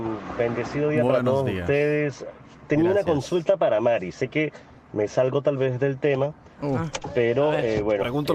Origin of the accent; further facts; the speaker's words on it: Táchira, Venezuela; Y sí, en Venezuela, yo soy del Táchira y decimos coleto, es cierto.